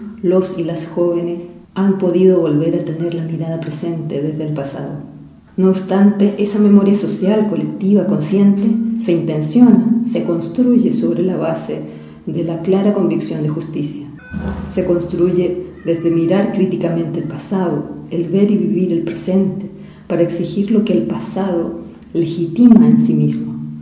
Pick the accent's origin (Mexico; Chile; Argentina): Chile; como pueblo chileno podíamos hacernos cargo de nuestra historia, que podíamos hacer un país más justo